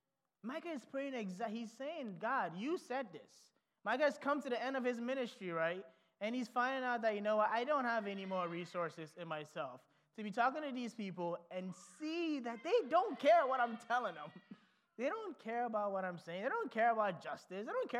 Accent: Ghana; moved away; when you ask us about our life growing up in Ghana, you get completely different stories.

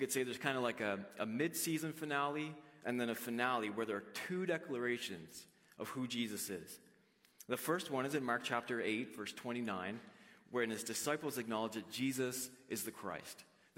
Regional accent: St. John's, Newfoundland and Labrador, Canada; I was born here in St. John's in Newfoundland. And yes, for all you Newfoundlanders out there, that means I'm a townie, and I'm proud of it.

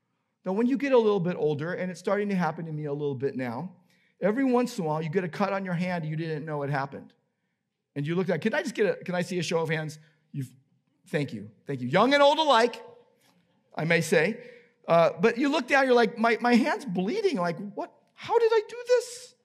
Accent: Downey, California, United States; I remember as a kid growing up in Downey, California, my dad was a Los Angeles policeman

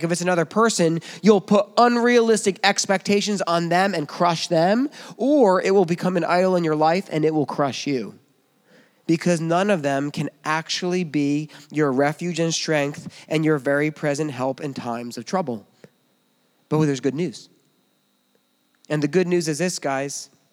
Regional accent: United States; You know, as an American, I feel safe.

